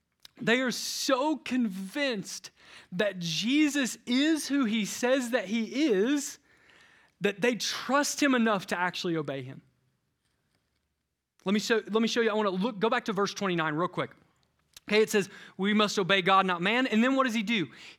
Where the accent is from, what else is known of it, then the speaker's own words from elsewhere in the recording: Kentucky, United States; I'm from Kentucky, so I can say that. It was in the boonies. It was surrounded by cornfields.